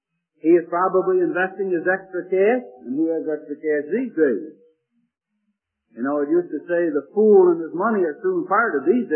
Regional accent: Scotland, United Kingdom; You know, I'm a Scotsman.

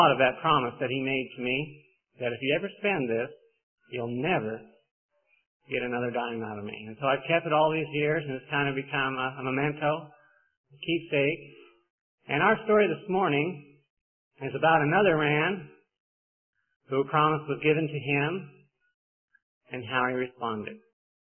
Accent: Denver, Colorado, United States; I grew up in Denver.

